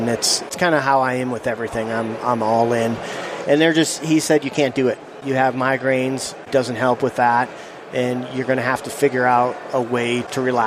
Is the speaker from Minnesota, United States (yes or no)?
yes; Minneapolis, Minnesota, United States; I was born in Minneapolis, so a city kid.